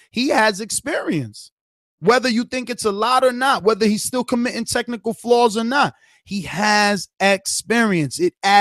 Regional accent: East Coast, United States; I'm from the East Coast, so don't, you know, maybe filter it through Jose

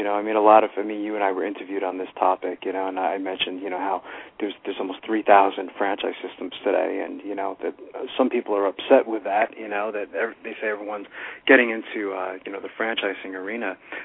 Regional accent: Brooklyn, New York, United States; born there; Well, Don and I both have roots from Brooklyn as well. I was born in Brooklyn, Tom.

